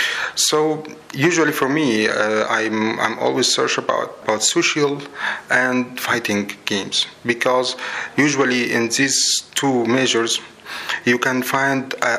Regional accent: Cairo, Cairo Governorate, Egypt; And I'm from Egypt, Cairo. I just arrived 2 days ago.

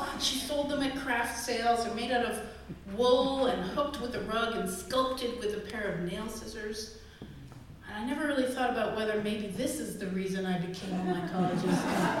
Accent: Canada; And when I was a kid, I grew up in Canada

